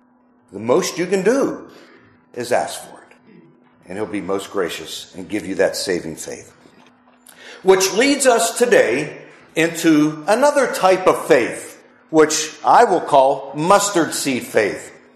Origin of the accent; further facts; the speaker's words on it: Pittsburgh, Pennsylvania, United States; it would be the Pittsburgh Pirates, considering I'm from Pittsburgh.